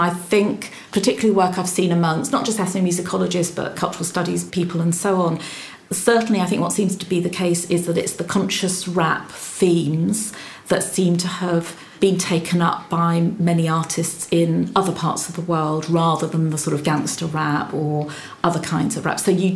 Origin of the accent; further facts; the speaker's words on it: Guildford, South East England, United Kingdom; now in London, United Kingdom; I was brought up in Guildford in Surrey. My father taught at the university and I think I was the only foreign child in my whole school.